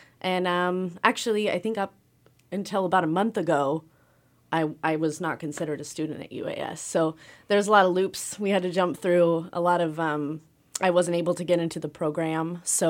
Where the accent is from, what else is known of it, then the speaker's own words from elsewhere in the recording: Oregon, United States; And where I grew up in Oregon, there were hatcheries, smaller hatcheries that we used to go visit when I was little.